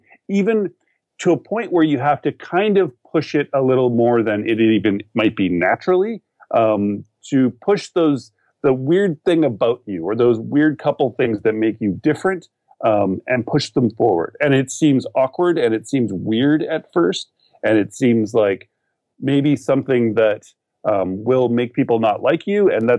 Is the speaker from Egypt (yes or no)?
no; Canada; me being that Canadian from up in the north in the snow.